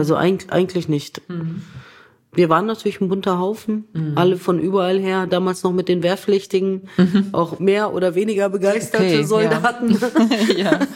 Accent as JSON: {"language": "German", "region": "Lower Saxony", "country": "Germany", "tie": "born there"}